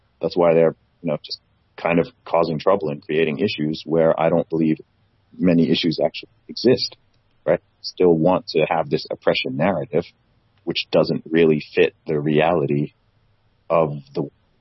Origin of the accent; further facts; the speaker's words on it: Saudi Arabia; I'm like, dude, I grew up in Saudi Arabia.